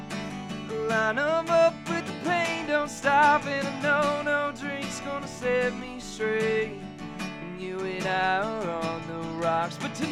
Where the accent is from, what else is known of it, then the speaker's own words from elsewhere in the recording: Sarnia, Ontario, Canada; I'm originally from Sarnia, Ontario.